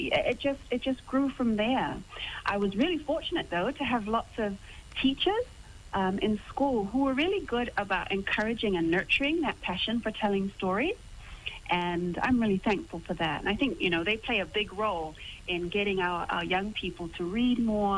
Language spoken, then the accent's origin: English; Samoa; Growing up in Samoa, there weren't a lot of books, but the books that we did get our hands on, I mean, we basically just, you know, reread them 20 million times.